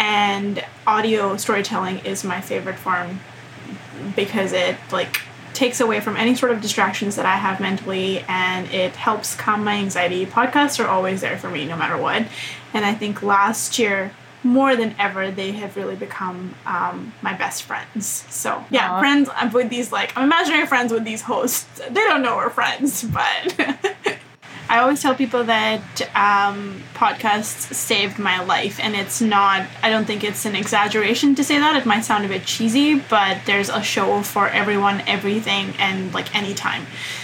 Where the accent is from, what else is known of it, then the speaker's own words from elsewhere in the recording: Vancouver, British Columbia, Canada; Vancouver, Canada. I'm back home. I was in Seattle for a little bit, but now I'm back home quarantined.